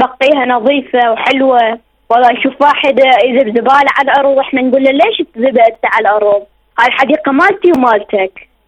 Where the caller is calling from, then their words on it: Netherlands; من هولندا.